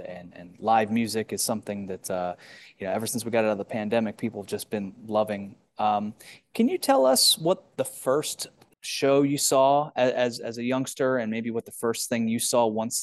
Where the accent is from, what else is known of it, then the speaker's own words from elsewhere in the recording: United States; I'm an American cinema goer.